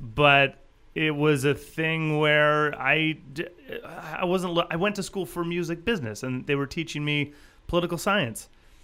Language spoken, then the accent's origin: English; Michigan, United States; now in Los Angeles, United States; And obviously growing up in Michigan, I was pretty much over snow.